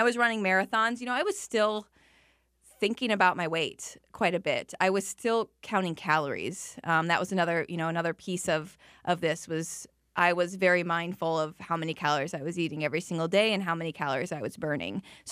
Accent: Algona, Iowa, United States; it was in my hometown. I went to high school in Algona, Iowa

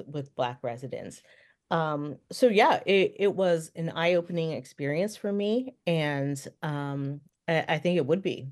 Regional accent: West Virginia, United States; I grew up in West Virginia, and I don't remember a single history class growing up where we were taught this stuff.

